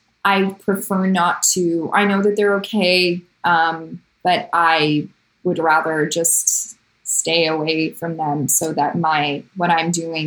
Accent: Canada; now in Los Angeles, United States; or I went way more into being Iranian and became super Iranian and then rejected being Canadian. But the truth is I'm both. And now I live in LA and there's parts of that in me too.

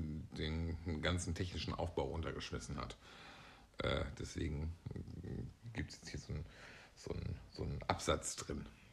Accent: North Rhine-Westphalia, Germany; born there; weil ich ja gebürtig aus dem Sauerland komme, wo es diesen Brauch nicht gab.

